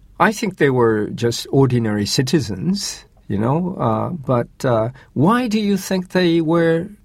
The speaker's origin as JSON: {"language": "English", "town": "Izu", "region": "Shizuoka", "country": "Japan", "said": "I went to a beach in Shimoda. And, you know, I mean, that's basically where I'm from. You know, I'm from Izu."}